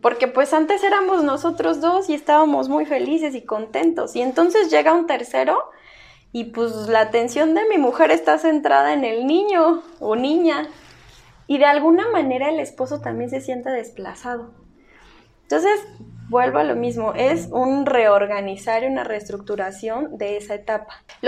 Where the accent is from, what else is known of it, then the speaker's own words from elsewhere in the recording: Mexico; Somos mexicanos, pero finalmente cada persona vive su vida de diferente manera.